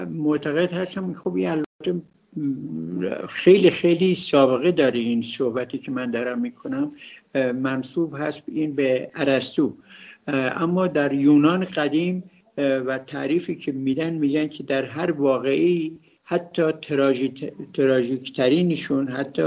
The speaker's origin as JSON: {"language": "Persian", "country": "Iran", "said": "از این بابت که ما برحال ایرانی هستیم"}